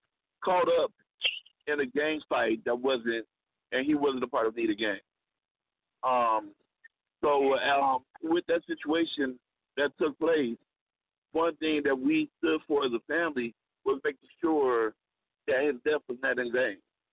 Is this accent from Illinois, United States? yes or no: yes; Chicago, Illinois, United States; Well, y'all, I want to check in real quick and let y'all know about what's been going on in my hometown of Chicago.